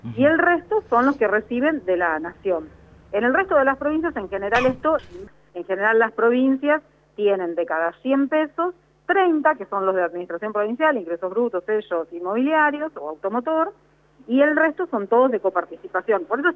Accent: Río Grande, Tierra del Fuego, Argentina; born there; Sí, nací en Río Grande. Soy medio un poquito de todos lados, pero sí, nací en Río Grande.

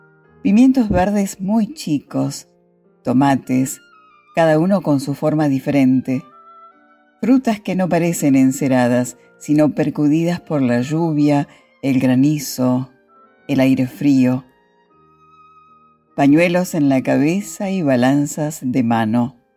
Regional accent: Bastavales, Galicia, Spain; Campanas de Bastavales, justamente las campanas del lugar de donde vengo.

